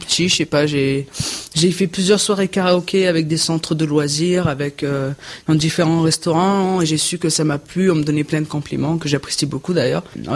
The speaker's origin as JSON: {"language": "French", "town": "Sisteron", "region": "Provence-Alpes-Côte d'Azur", "country": "France", "said": "j'ai 15 ans, je viens de Sisteron et je suis en seconde au lycée Paul Arène."}